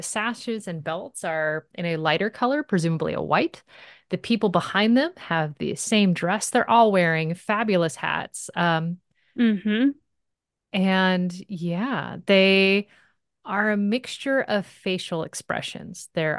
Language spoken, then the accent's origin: English; United States; And I lie and say that I'm from Portland, but the truth is, I am from a suburb. I am just north of Portland in a small, like a town, I guess, that is just on the other side of the river.